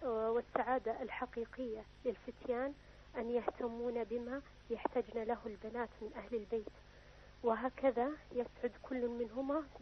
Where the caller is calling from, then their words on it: Saudi Arabia; من السعودية.